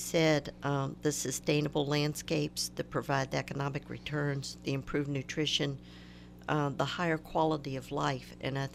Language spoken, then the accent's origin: English; Florida, United States; moved away; growing up in Florida, you had sunshine, and you had sunshine 365 days a year.